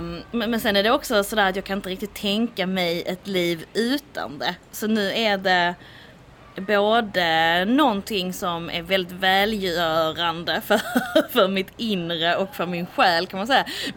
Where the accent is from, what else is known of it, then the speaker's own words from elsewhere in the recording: Höör, Skåne, Sweden; also born or lived in Cairo, Egypt; Det absolut första stället jag flyttade till när jag flyttade från Hör var att jag flyttade till Kairo.